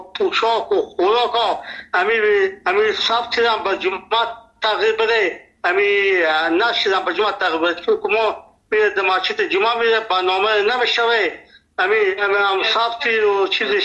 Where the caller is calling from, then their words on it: Nimruz, Afghanistan; دختم ما 50 سال در ولایت نیمروز هست، اینجا لهجه ما لهجه فارسی هست، اینجا لفظی ما لهجه بلوچی هست، اینجا پشتو گپ میزنه.